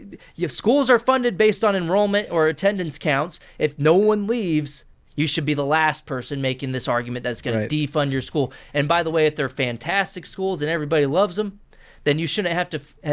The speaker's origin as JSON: {"language": "English", "region": "Texas", "country": "United States", "said": "I'm from Texas."}